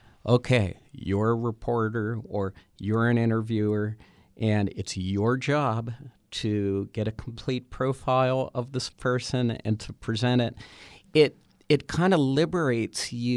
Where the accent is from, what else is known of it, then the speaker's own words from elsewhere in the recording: Churchill, Pennsylvania, United States; I grew up in Churchill Borough, which at the time was pretty much all, you know, adults my parents' age and kids around our ages.